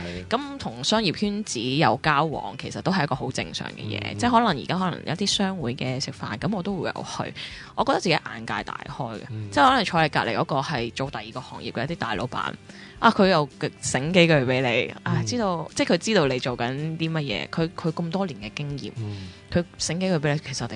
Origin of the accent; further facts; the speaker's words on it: China; 咁就我哋中国人好比较难少少入外国嘅，